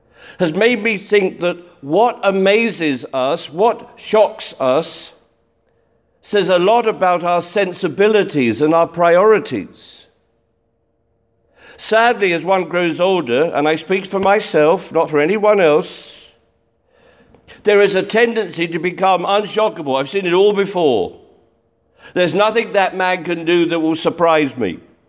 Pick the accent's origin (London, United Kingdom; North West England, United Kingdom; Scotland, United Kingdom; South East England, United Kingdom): London, United Kingdom; remember I'm from London